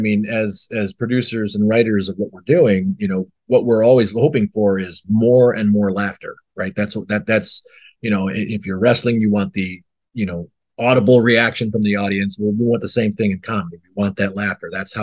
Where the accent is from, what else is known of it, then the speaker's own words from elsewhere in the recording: Chicago, Illinois, United States; But so we came back through my hometown of Chicago, and we got an opportunity to just film it